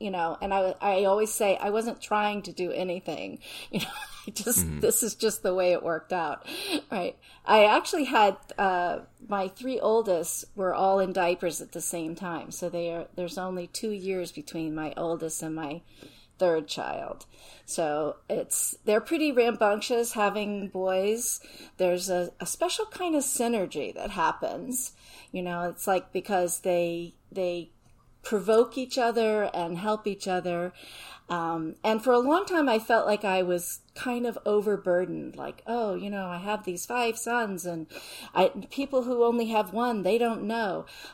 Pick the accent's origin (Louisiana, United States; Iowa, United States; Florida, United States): Florida, United States; also born or lived in Fitchburg, Massachusetts; So I was actually born in Fitchburg, Massachusetts, but I grew up in Florida.